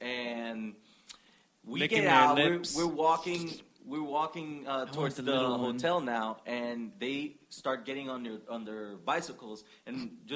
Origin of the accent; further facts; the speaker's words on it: Puerto Rico; But like, you know, obviously like we're from Puerto Rico.